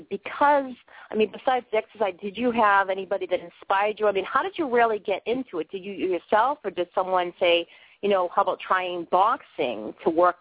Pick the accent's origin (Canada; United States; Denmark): United States; Boston, Massachusetts; now in Maine, United States; because I am from Boston, and I don't mean the suburbs. I mean, I lived in Southie and East Boston. I come from the inner cities